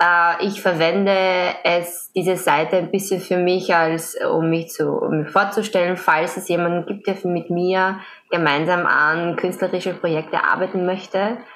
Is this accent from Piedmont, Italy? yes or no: yes; Turin, Piedmont, Italy; German is a second language; now in Vienna, Austria; Also ja, also ich lebe in Wien schon seit 8 Jahren. Ich bin aber in Turin aufgewachsen, habe dort die Schule besucht und meine Verwandten sind auch alle noch dort, also Großeltern, Tanten, Cousinen und so.